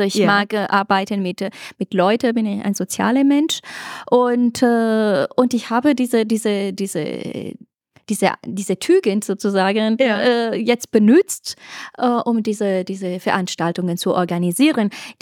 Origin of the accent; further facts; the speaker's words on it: Florence, Tuscany, Italy; German is a second language; now in Germany; Und ich komme aus Florenz, Italien. Aber ich wohne hier in Deutschland seit lang.